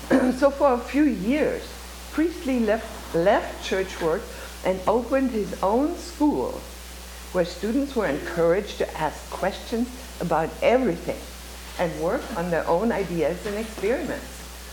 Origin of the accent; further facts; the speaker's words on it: Germany; I'm from Germany, so for people there call their grandmas Oma.